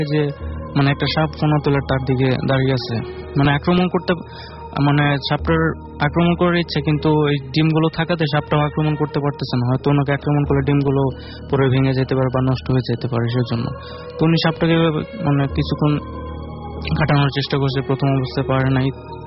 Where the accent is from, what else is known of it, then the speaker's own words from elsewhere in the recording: Dakshinkhan, Dhaka Division, Bangladesh; আমি দক্ষিণখান থেকে এসেছি।